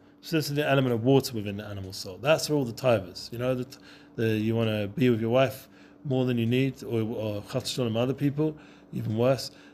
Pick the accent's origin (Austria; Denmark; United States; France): United States; I'm also American. I don't like really eating meat.